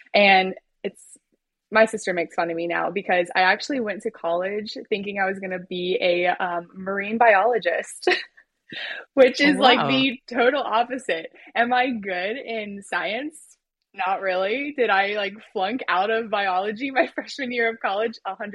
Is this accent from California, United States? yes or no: no; Saluda, North Carolina, United States; So I actually grew up in a tiny little mountain town called Saluda, North Carolina. It's just south of Asheville.